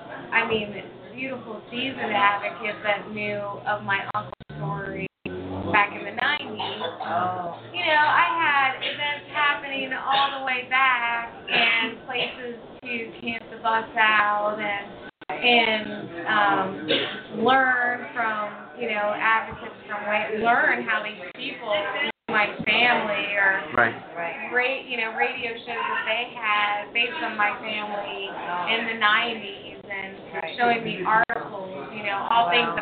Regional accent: Kentucky, United States; now in Phoenix, United States; I'm from Kentucky.

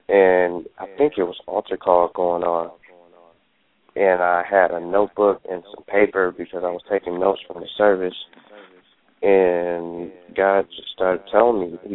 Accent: Warren, Michigan, United States; I come from Warren, Michigan.

